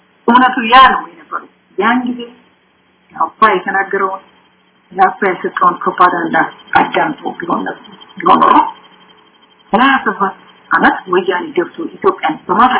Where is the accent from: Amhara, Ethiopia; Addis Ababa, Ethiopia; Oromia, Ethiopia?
Amhara, Ethiopia; Gondar; ወልጅ ያደኩት ጎንደር ከተማ